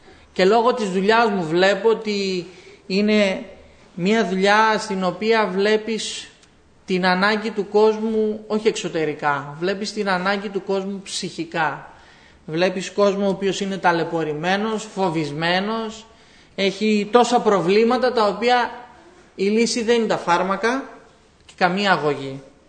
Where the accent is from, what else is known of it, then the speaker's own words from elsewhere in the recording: Kavala, Eastern Macedonia and Thrace, Greece; επάνω στην πατρίδα μου, στην Καβάλα, πώς θα μείνω εκεί